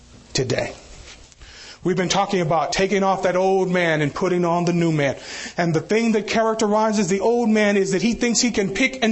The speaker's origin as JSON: {"language": "English", "region": "Tennessee", "country": "United States", "tie": "born or raised there", "said": "I grew up in Tennessee, close to the Tennessee River."}